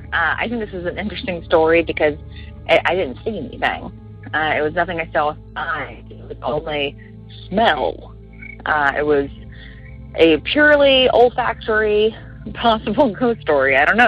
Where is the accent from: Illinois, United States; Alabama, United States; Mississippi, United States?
Alabama, United States; moved away; I don't live there now, but I'm from Alabama.